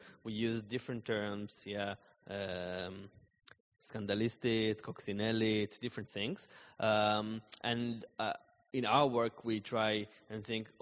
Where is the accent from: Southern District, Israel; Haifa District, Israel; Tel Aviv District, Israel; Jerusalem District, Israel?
Haifa District, Israel; Haifa; I come from Haifa, Israel, Palestine.